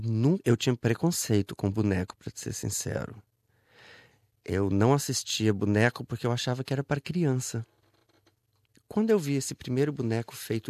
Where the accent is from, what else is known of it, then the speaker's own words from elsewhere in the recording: Goiânia, Goiás, Brazil; now in Netherlands; Bom, eu nasci em Goiânia. Eu fui criado em Goiânia, onde eu fiz balé clássico e participei de diversas companhias de teatro, inclusive a Quasar Companhia de Dança